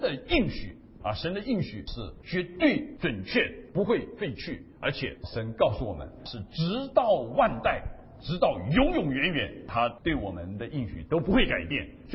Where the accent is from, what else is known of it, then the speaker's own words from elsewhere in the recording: Taiwan; moved away as an adult; now in United States; 我来留学是从台湾来的最年轻的，最早最早的，我在那边一天事都没有做，大学毕业当完兵以后就立刻来到美国